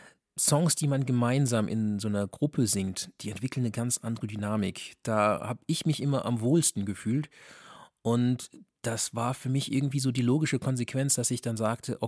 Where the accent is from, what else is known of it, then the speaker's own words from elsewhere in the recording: Freirachdorf, Rhineland-Palatinate, Germany; also born or lived in Hesse; aufgewachsen bin ich eigentlich im Westerwald da in der Nähe von Neuwied, Montabaur da, ne? Genau, in Freirachdorf, ein ganz kleines Dorf und Tierdorf.